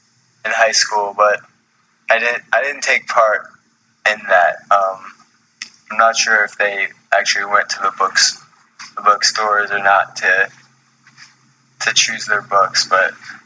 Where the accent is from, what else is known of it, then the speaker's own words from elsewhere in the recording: Charlottesville, Virginia, United States; I think by growing up in Charlottesville, just by being here